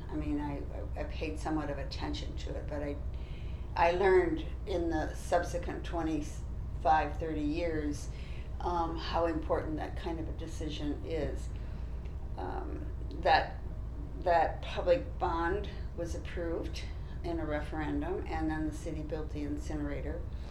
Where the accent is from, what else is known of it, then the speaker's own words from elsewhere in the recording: Tiffin, Ohio, United States; born there; I was born in Tiffin, Ohio.